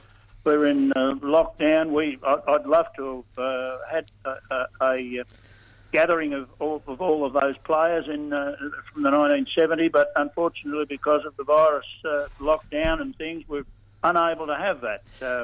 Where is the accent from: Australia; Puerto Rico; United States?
Australia; Casterton, Victoria; born there; Well, I was born in Casterton in the Western District